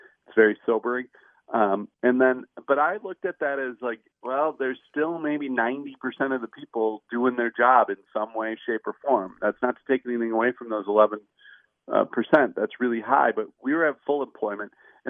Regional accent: Minnesota, United States; And that's where I think Walls is being very Minnesotan. We are very careful people

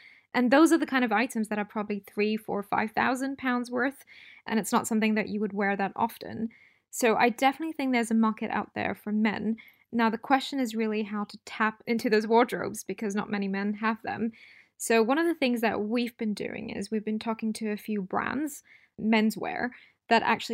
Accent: Singapore; So I grew up in Singapore

